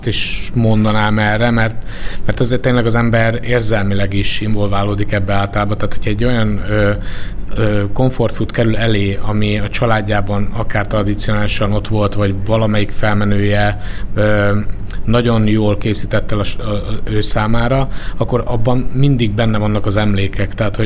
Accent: Szabolcs-Szatmár-Bereg, Hungary; Hát Szabolcs-Szatmár-Bereg megyéből származom, ott nőttem fel, és ott a keleti ország részben

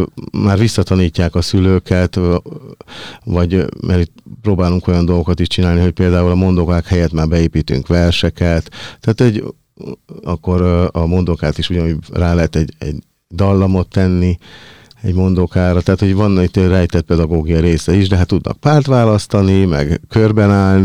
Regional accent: Budapest, Hungary; Én budapesti vagyok, de sokat jártam Székelyföldön

